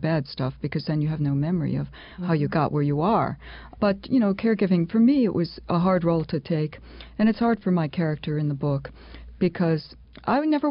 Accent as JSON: {"language": "English", "town": "Troy", "region": "New York", "country": "United States", "tie": "born or raised there", "said": "at least as an American growing up in Troy, I never saw a nightingale"}